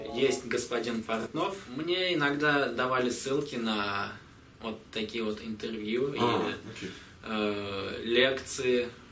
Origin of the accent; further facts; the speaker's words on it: Ufa, Bashkortostan, Russia; Я родом из Уфы.